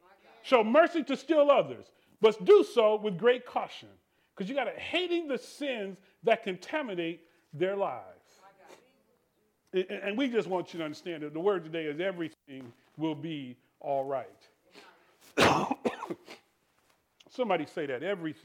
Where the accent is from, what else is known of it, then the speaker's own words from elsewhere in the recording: Missouri, United States; I use that phrase, you got to show me, because I'm from Missouri